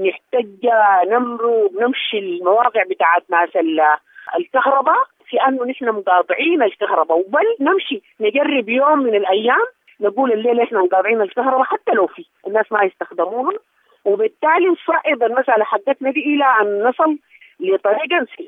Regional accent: Sudan; نحن السودانيين

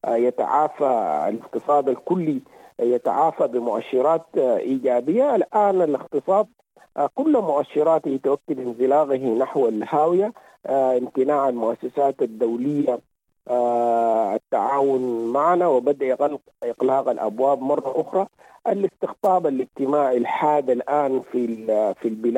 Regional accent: Sudan; الوضع كله حقيقة يتطلب وضع مشروع وطني نتحاور فيه كلنا كسودانيين لكي نخرج من هذه الأزمة.

